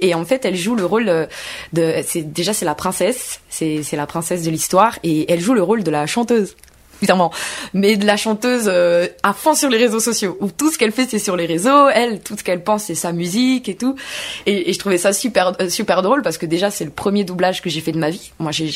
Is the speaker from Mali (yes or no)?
no; Madagascar; now in Poitiers, France; de revenir là où je viens. En tout cas, enfin moi je suis arrivée de Madagascar, je suis arrivée à Poitiers